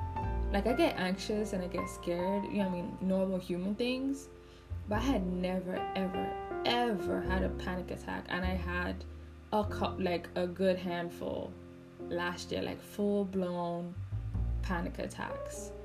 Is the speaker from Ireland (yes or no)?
no; Nigeria; accent: Nigerian; I was afraid my Nigerian accent was going to come out like, eh?